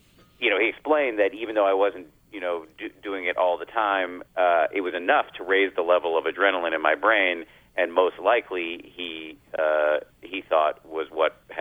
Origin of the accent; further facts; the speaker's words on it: Massachusetts, United States; I grew up in the People's Republic of Massachusetts, and my parents are scientists at Harvard